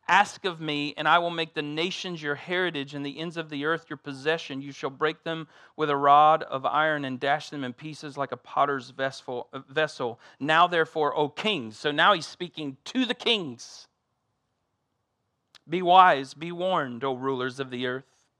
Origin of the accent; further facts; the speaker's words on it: Ohio, United States; accent: Southern Ohio; The Southern Ohio language coming out there just a little bit. You'd think I was from Southern Alabama. Turns out, Midwest.